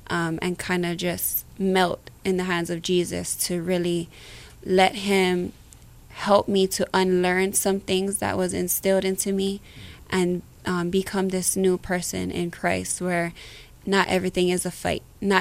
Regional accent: Waianae, Hawaii, United States; Oh, it's hardcore out there, I tell you.

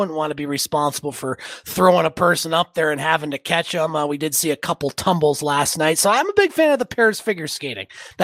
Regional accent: United States; So certainly a vested interest, not just as an American, but as a hockey fan.

